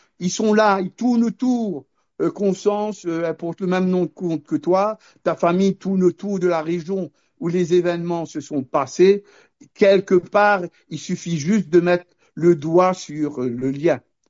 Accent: Mahébourg, Grand Port, Mauritius; je suis de Maïbourg. Mes racines sont de Maïbourg. J'habite à Kiopi, pas Maurice, mais mes racines sont dans le sud à Maïbourg.

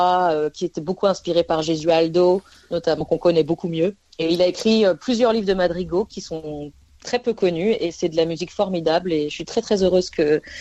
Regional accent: Rennes, Brittany, France; born there; Je suis née à Rennes, en Bretagne.

